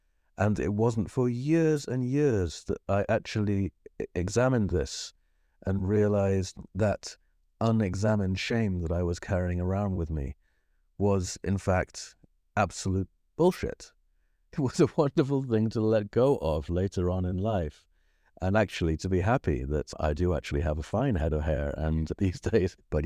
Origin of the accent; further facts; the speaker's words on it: England, United Kingdom; When I was growing up in England